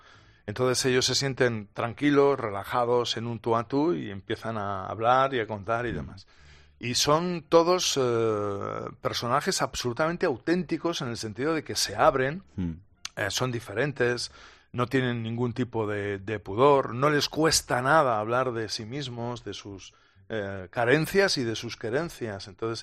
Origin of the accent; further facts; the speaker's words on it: Bilbao, Basque Country, Spain; a buen sitio ni para, soy de Bilbao.